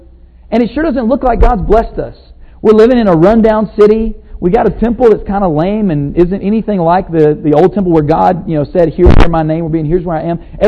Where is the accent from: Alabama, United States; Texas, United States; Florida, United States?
Alabama, United States; Lacey Spring; I grew up in Lacey Spring, Alabama, so the airport is now a sod farm, so not really an airport anymore.